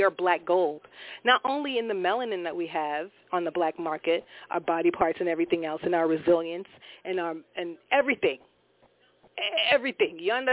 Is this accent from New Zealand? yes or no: no; Jamaica; I'm Jamaican. My parents came here in the late 60s